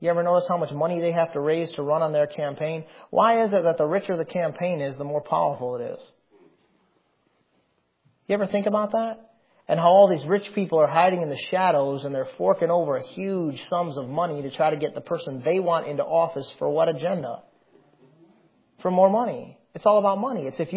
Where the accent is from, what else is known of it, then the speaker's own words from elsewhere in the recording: United States; And I'm an American. I love my country.